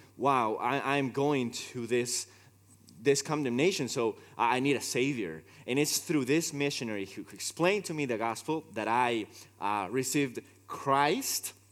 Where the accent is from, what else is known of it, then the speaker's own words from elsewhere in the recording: Peru; I'm from Peru. And I am studying at Faith Baptist Bible Seminary